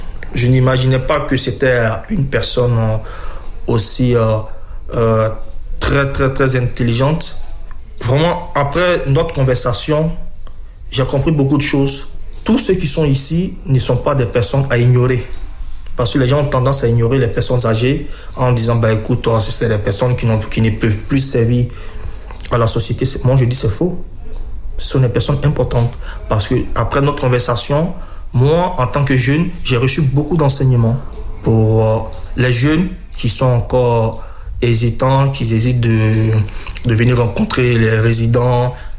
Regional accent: Côte d’Ivoire; Je suis originaire de la Côte d'Ivoire.

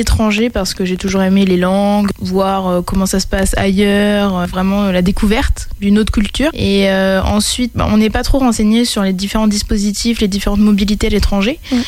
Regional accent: Nogent-le-Rotrou, Centre-Val de Loire, France; Alors je viens de la région centre, plus précisément Nogent-le-Rotrou. J'ai 20 ans.

